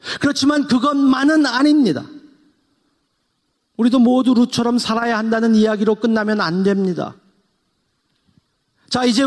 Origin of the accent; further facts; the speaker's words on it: South Korea; 우리는 의지의 한국인입니다. 못하는 게 없는 의지의 한국인입니다.